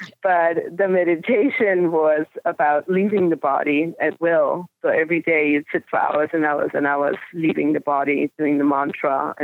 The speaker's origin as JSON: {"language": "English", "region": "Bavaria", "country": "Germany", "tie": "born or raised there", "moved": "yes", "lives_now": "London, United Kingdom", "said": "the years growing up in Bavaria, you know, it's a fun place to grow up and beautiful. And after my mother passed away, the world was not the same anymore. So I decided to move to London"}